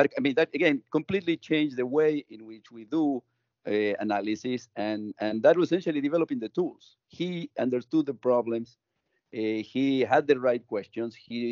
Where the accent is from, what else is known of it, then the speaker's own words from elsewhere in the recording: Tucumán, Argentina; So I managed to invite him to come to my hometown because there was a big conference. My hometown is where independence was declared in Argentina in 1816.